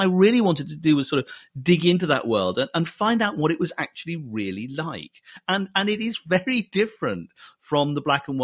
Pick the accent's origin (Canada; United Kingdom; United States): United Kingdom; Scotland; born or raised there